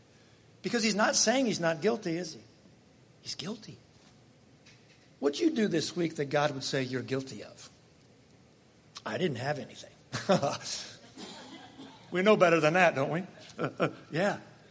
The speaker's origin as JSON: {"language": "English", "country": "Ireland", "said": "Well, I'm Irish, so it's okay if I have a temper."}